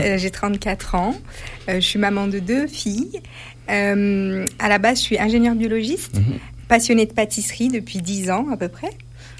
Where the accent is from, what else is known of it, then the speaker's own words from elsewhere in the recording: Chambéry, Auvergne-Rhône-Alpes, France; je suis de Chambéry, elle est de Chambéry.